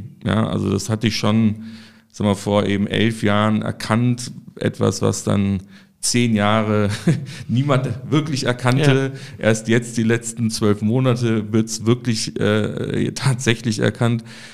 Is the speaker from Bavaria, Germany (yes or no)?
yes; Munich, Bavaria, Germany; meine Eltern wohnen in München, also ich komme ja auch ursprünglich aus München